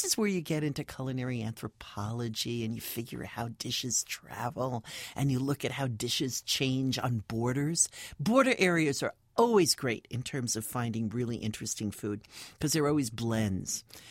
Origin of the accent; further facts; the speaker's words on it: New York, United States; because I grew up in the New York area, and there was such a stress on dairy in that environment.